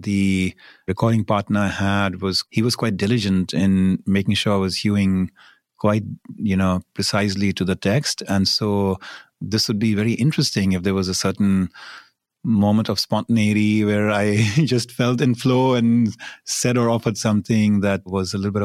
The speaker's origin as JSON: {"language": "English", "country": "India", "tie": "born or raised there", "second_language": "English", "moved": "yes", "lives_now": "United States", "said": "having grown up in India. I've never really attempted to want to like completely assimilate and adapt my accent."}